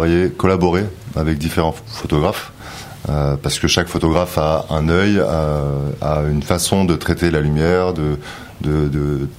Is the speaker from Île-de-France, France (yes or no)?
yes; Paris, Île-de-France, France; Oui, je suis parisien.